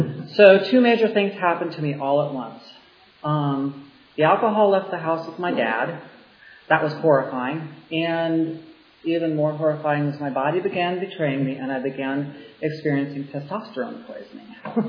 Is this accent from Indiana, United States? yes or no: yes; Terre Haute, Indiana, United States; I grew up in the Midwest, Terre Haute, Indiana, a overgrown farm town.